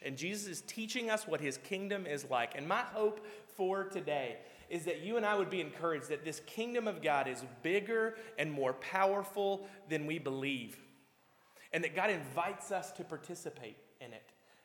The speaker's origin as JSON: {"language": "English", "region": "Kentucky", "country": "United States", "tie": "born or raised there", "said": "So Sarah and I are from America, but have spent the last few years overseas. I grew up in Kentucky in a small town about the size of Ellsbury, where over half the people had the same last name as me"}